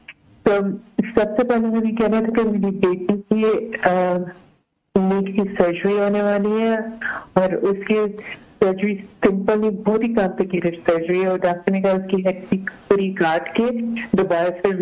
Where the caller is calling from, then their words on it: New Jersey, United States; میں امریکہ سے بات کر رہی ہوں, نیو جرسی سے.